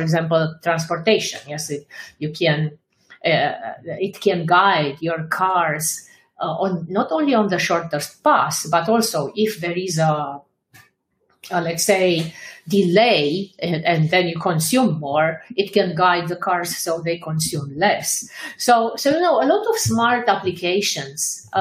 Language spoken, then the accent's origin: English; Washington, District of Columbia, United States; when I'm at events and I tell them that I'm from Washington, D.C., I like to joke that I live in the capital of the universe, yes, Washington, D.C.